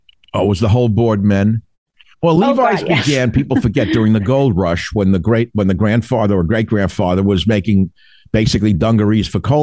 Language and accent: English; New York, United States; because I grew up in New York, but we had relatives in Eastern Pennsylvania.